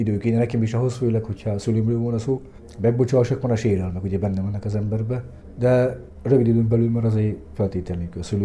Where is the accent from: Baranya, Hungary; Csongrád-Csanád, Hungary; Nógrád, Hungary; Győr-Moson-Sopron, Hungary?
Nógrád, Hungary; Salgótarján; Salgótarjánban születtem, ott éltem, ugye ott nevelkedtem föl